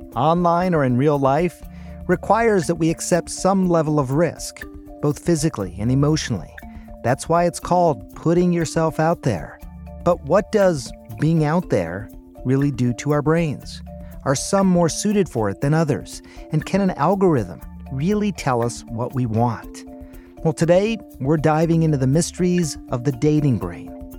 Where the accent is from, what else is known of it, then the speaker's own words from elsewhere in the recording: India; I'm Indian. My wife is Scandinavian, Swedish. That was unusual when we got married. There weren't a lot of intermixed marriages among the Indian community.